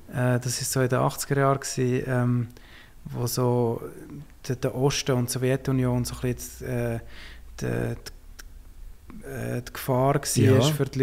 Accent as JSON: {"language": "German", "country": "Switzerland", "accent": "close to Zurich German", "said": "Ich finde aber, ich habe nicht so einen guten Dialekt für das. Mein Dialekt ist sehr nahe, so am Zürichdeutsch."}